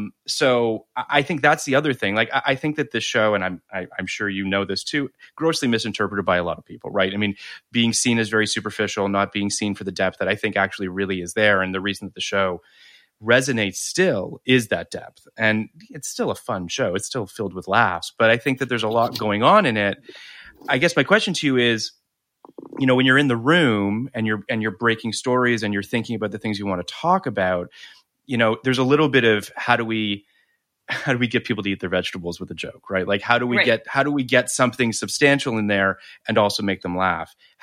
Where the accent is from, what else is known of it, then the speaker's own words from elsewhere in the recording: Canada; I was living in Toronto at the time. So I'm Canadian.